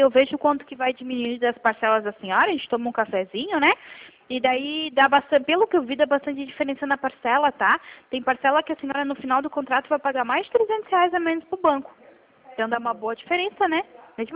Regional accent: Jaraguá do Sul, Santa Catarina, Brazil; Eu sou de Jaraguá.

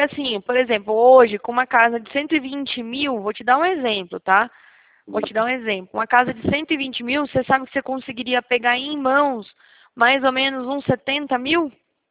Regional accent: Paraná, Brazil; now in São Paulo, Brazil; É, eu sou do Paraná também. Eu moro aqui em São Paulo, mas eu sou do Paraná.

